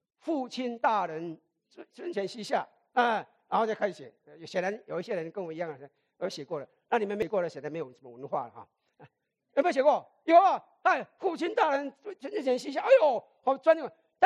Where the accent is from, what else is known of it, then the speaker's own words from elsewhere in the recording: Fujian, China; 我们闽南人哦，最属灵的